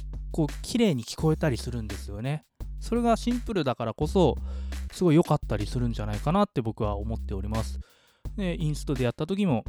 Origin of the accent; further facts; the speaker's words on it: Yokohama, Kanagawa, Japan; 実は我々自分は横浜出身で、藤健さんも横浜出身なんですけど、